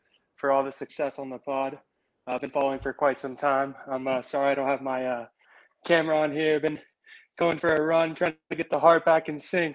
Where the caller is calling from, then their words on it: Pittsburgh, Pennsylvania, United States; I'm calling from Pennsylvania.